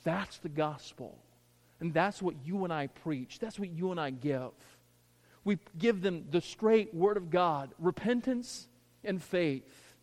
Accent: Deep South, United States; I grew up in the Deep South, and pretty much every door you would knock on, yeah, I'm going to heaven.

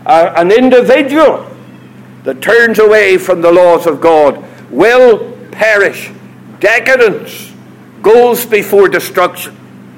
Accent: Northern Ireland, United Kingdom; I come from Northern Ireland.

